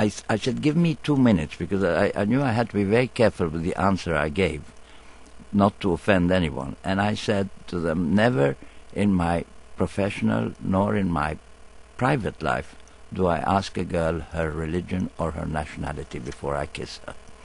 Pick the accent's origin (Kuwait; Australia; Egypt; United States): Egypt; I was coming from Nasser country, which is like Saddam Hussein country today, if you know, or before the war especially. And the idea that an Egyptian from Nasser country would become a Hollywood film star was almost an incredible thing.